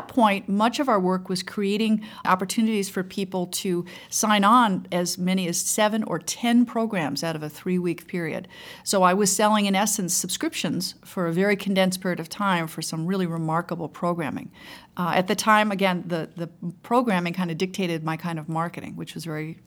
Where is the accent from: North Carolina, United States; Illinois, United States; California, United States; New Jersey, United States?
California, United States; Berkeley; now in Ann Arbor, United States; Well, I came to Ann Arbor as an adopted daughter. I was from Berkeley, California, and I worked in San Francisco.